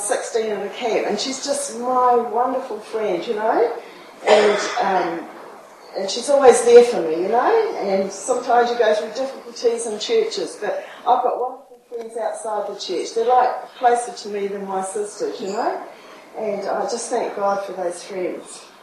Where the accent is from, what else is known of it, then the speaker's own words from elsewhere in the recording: Christchurch, Canterbury, New Zealand; now in Australia; I was born and bred in Christchurch. Actually, my great-grandfather came out in 1850 on the first four ships to Christchurch.